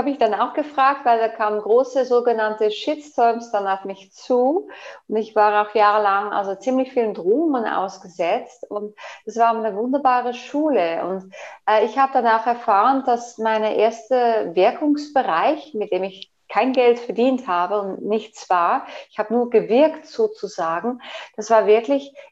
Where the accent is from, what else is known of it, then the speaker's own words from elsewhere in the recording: Netherlands; German is a second language; now in Switzerland; Und als Holländerin und als Veganerin in der Schweiz